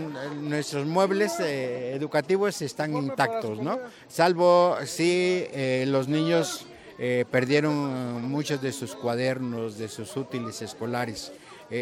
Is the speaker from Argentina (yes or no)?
no; Mexico; se acomoda a nuestra ideología como mexicanos